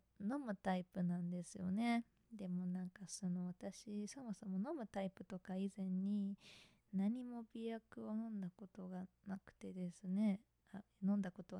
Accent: Kanagawa, Japan; まず出身地は神奈川県です。

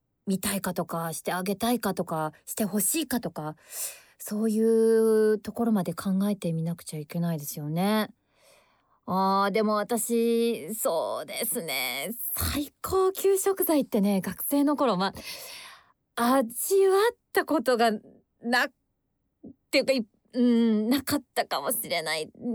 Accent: Sapporo, Hokkaido, Japan; moved away as an adult; now in Tokyo, Japan; 札幌はですね、私18、高校生ぐらいの時まで、札幌にいたんですけれど、声優の専門学校行くのに、東京に上京したんですが、本当だから、もう、18歳からずっと、もう移動して東京にいるんで、

